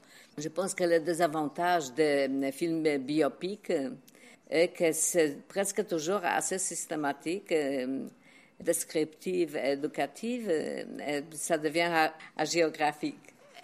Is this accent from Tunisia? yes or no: no; Poland; French is a second language; quand je suis chez moi en Pologne.